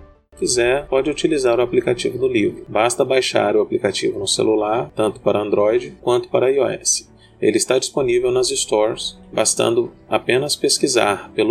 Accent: Vitória, Espírito Santo, Brazil; also born or lived in Natal; Tenho 42 anos e sou de Natal, Rio Grande do Norte, mas desde pequeno fui para a cidade de Vitória, no Espírito Santo, e lá vivi até 2007.

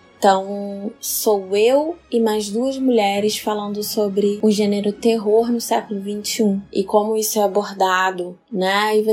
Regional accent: Niterói, Rio de Janeiro, Brazil; E eu sou de Niterói, Rio de Janeiro, tenho 32 anos

